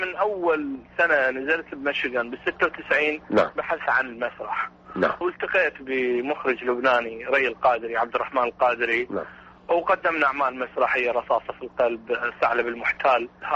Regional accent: Iraq; now in Michigan, United States; انا ظلمت بالخارج وانت ظلمت بالداخل فاحنا الظلم الواقع علينا ظلم واحد كعراقيين كوطن كشعب

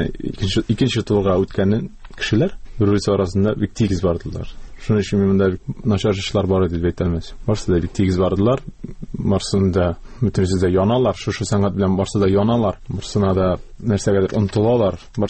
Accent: Kazan, Tatarstan, Russia; Казанга Казан белән араны үзәргә җыенмы гомумән, чөнки ул минем туган җирем.

